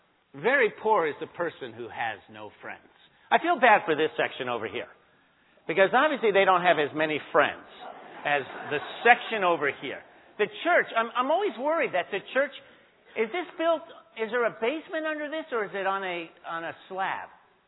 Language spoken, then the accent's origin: English; New York City, New York, United States; by the way, I grew up in New York City. I was on top of the World Trade Center many times.